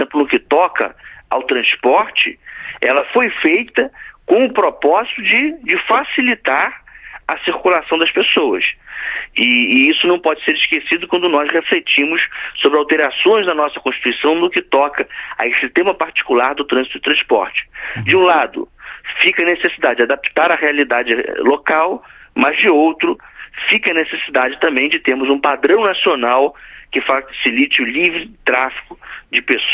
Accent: Rio de Janeiro, Brazil; Eu, por exemplo, sou oriundo do estado do Rio de Janeiro, mas também trabalho aqui em Brasília.

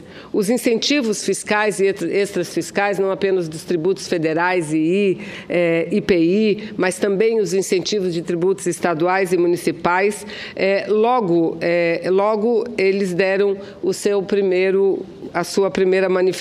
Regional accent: Amazonas, Brazil; não sou amazonense de nascimento, mas sou amazonense de criação. E vivo há tanto tempo naquela terra que acompanhei boa parte do desenvolvimento da Zona Franca de Manaus.

